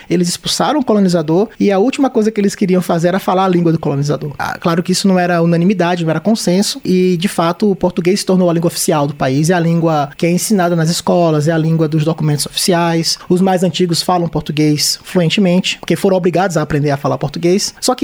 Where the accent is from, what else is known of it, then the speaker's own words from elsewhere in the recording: João Pessoa, Paraíba, Brazil; Mas dos meus 6 aos 20 anos, eu cresci em João Pessoa, e toda a minha formação foi lá